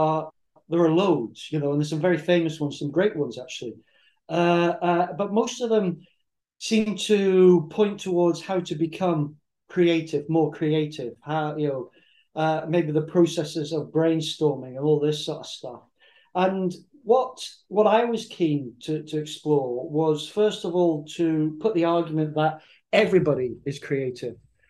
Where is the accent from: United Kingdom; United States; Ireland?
United Kingdom; England; now in Scotland, United Kingdom; I'm actually English, but I've lived in Scotland for about 35 years here.